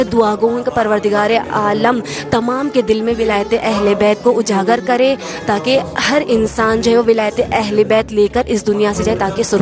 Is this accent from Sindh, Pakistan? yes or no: yes; Hyderabad, Sindh, Pakistan; میرا تعلق حیدرآباد شہر سے ہے.